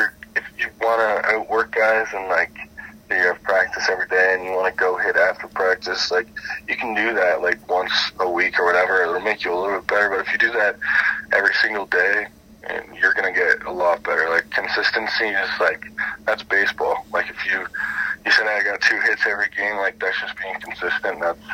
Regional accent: Newmarket, Ontario, Canada; Not in Toronto. I grew up in Newmarket, but yeah, I always loved Toronto.

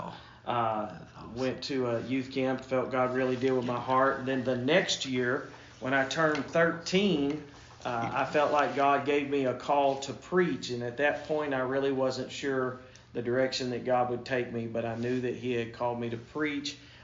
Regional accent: Texarkana, Texas, United States; That was the local newspaper where I grew up. I grew up in Texarkana, right, Texas and Arkansas.

